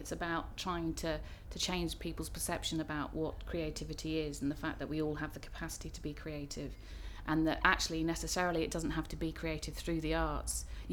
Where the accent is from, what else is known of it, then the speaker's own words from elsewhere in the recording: Cambridge, East of England, United Kingdom; accent: Estuary English; I grew up in Cambridge, so definitely not Scotland. So in East Anglia, so slightly estuary English accent here, which has never gone away.